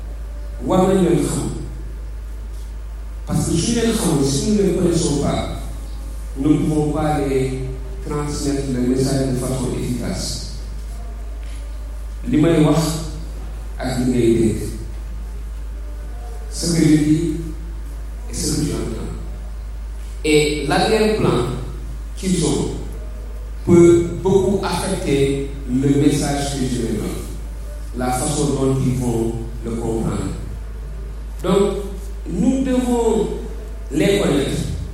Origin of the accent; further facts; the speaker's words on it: Mauritania; also born or lived in Saint-Louis, Senegal; je suis né en République islamique de Mauritanie. J'ai grandi entre Saint-Louis et la Mauritanie. J'ai grandi parmi des musulmans.